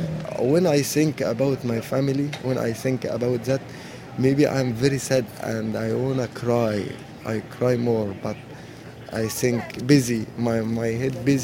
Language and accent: English; Egypt; English is a second language; moved away as an adult; now in Seoul, South Korea; I'm from Egypt.